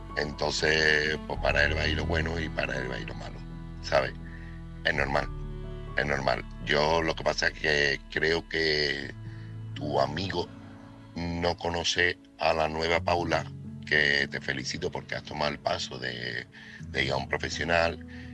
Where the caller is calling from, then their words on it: Seville, Andalusia, Spain; corresponsal de Sevilla.